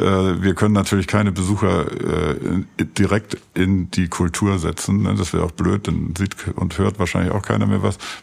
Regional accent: Quickborn, Schleswig-Holstein, Germany; Ich bin in Quickborn, da bei Hamburg groß geworden.

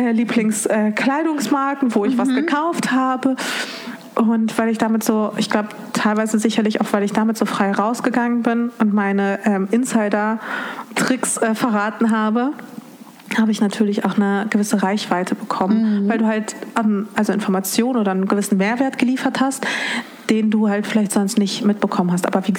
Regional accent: Dortmund, North Rhine-Westphalia, Germany; ich bin in Dortmund aufgewachsen, ist jetzt eine große Stadt an sich.

